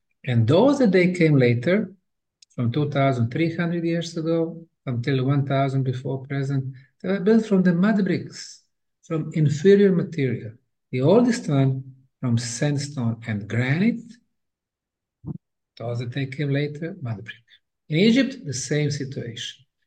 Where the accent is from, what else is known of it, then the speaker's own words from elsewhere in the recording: Bosnia & Herzegovina; also born or lived in Houston, United States; And then I came to my home country of Bosnia. Before that, I was spending like 25 years in Houston, Texas.